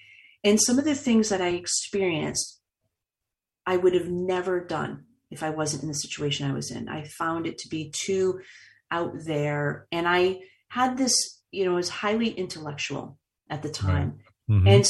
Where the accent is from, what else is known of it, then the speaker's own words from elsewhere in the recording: Boston, Massachusetts, United States; I told you I've been born and raised in Boston, right? We drive crazy.